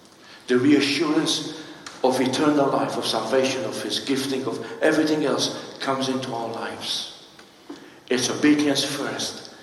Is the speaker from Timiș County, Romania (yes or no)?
yes; Timișoara, Timiș County, Romania; Timișoara, I went with a view, with other Christian young people from my church at that time, from my hometown, to be baptized.